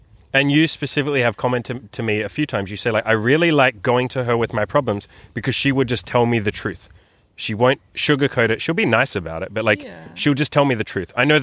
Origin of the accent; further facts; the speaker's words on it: Germany; For context, we are from Germany.